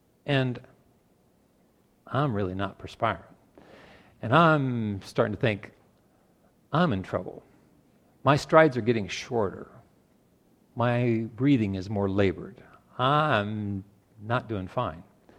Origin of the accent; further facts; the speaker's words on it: Iowa, United States; I'm from Iowa. Holy cow, I know hot.